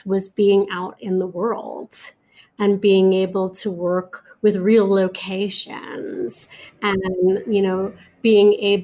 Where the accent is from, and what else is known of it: New York, United States; born or raised there